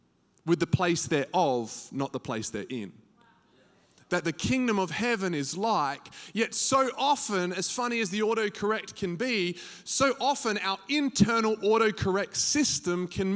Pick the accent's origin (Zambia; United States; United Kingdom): United States; all those O-U-R words are now O-R's because I'm American.